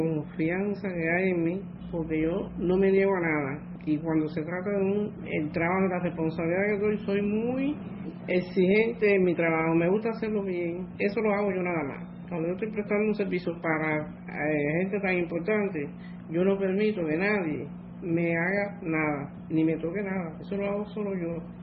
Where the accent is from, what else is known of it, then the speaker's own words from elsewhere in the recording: Havana, Cuba; born there; also born or lived in Santiago de Cuba; Yo nací aquí en La Habana, pero tuve que ir allá, que fue cuando se enfermaron mi abuelo, a cuidarlo.